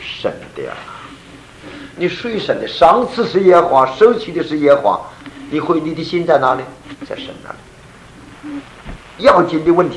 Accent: Shandong, China; accent: Shandong; 这是我们山东话，北方话啊。

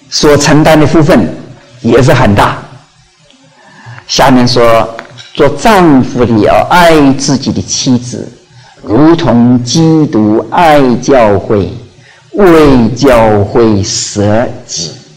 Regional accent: Jiangnan, China; 特别是我是江南来的，我们那里有燕子

